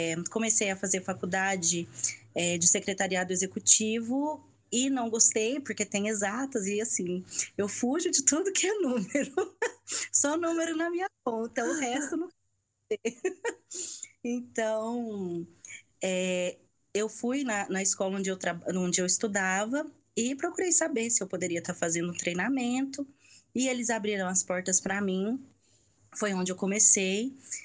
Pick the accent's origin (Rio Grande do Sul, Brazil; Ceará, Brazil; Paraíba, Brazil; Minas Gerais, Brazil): Minas Gerais, Brazil; Uberaba; Bom, eu sou de Uberaba, de Minas Gerais, sou filha única, sou professora de inglês.